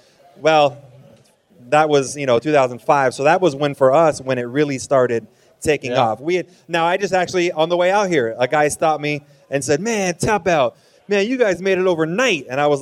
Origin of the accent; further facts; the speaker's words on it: Huntington Beach, California, United States; So I'm from California, Huntington Beach. I'm about 300 miles south of here.